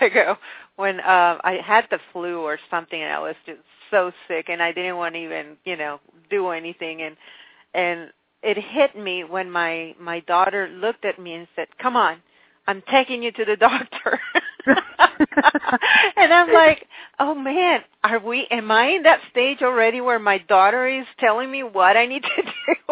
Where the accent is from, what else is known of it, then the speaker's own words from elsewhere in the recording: Caracas, Capital District, Venezuela; moved away as an adult; now in United States; because I grew up in Venezuela, and when I came to the U.S., I was actually very happy.